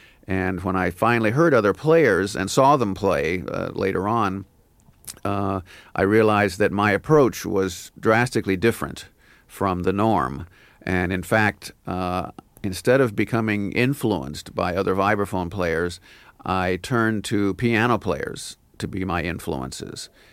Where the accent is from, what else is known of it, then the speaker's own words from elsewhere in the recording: Indiana, United States; moved away as an adult; I grew up in Indiana, so there weren't a lot of jazz musicians around, and particularly not vibraphone players.